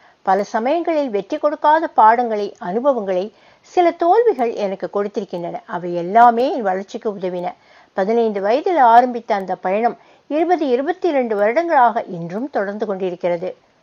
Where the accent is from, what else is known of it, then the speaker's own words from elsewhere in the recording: Chennai, Tamil Nadu, India; first language Urdu; Tamil is a second language; நான் பிறந்து வளர்ந்தது சென்னை மீர்சாஹி பேட்டையில். பள்ளி கல்லூரி படிப்பு எல்லாம் அங்குதான். வீட்டில் அனைவரும் உருது பேசுவார்கள். வீட்டுச் சூழலால் உருது மொழியும், எனது மார்க்கச் சூழலால் அரபியும், சமூக சூழலால் நானாக தேடி பெற்றுக் கொண்டதாக ஹிந்தியும் அமைந்தது.